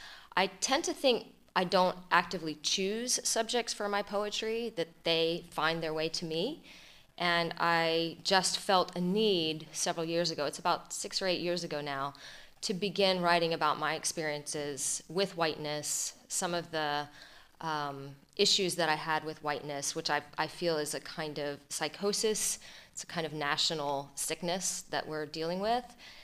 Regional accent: Atlanta, Georgia, United States; Yeah, well, I was born and raised in the South, in Atlanta, Georgia, in the late 70s and through the decade of the 80s.

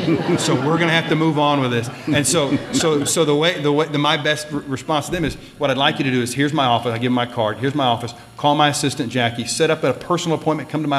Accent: Del City, Oklahoma, United States; As someone who, when I was a young kid growing up in Del City, knew I wanted to be in this office that I'm in now.

